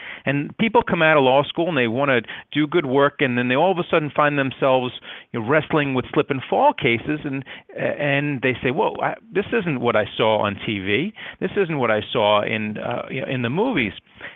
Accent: New York, United States; And one other thing I got to say, as a New Yorker, there's a lot of racial politics involved.

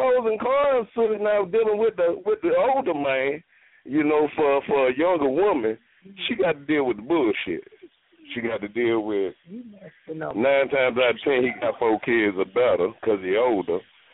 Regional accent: Savannah, Georgia, United States; I'm from Savannah, Georgia.

